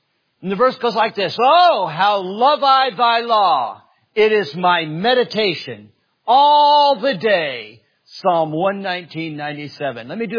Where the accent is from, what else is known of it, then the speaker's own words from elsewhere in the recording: Greenville, South Carolina, United States; I'm from Greenville, South Carolina. Flew here yesterday.